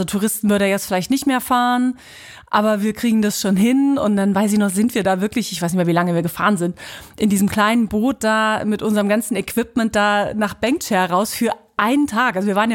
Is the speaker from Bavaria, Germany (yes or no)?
no; Mecklenburg-Vorpommern, Germany; now in Kiel, Germany; Ich komme ja aus dem Osten, das heißt, ich bin an der Mecklenburger See, Usedom, das war mein Kindheitsspielplatz.